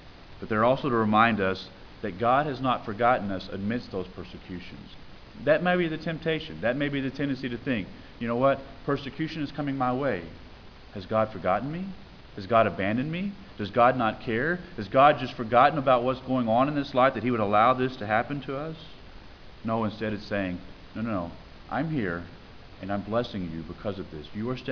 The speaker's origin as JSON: {"language": "English", "country": "United States", "said": "I like the comforts that I have as an American. I like the freedoms that I have as an American, as a Christian American."}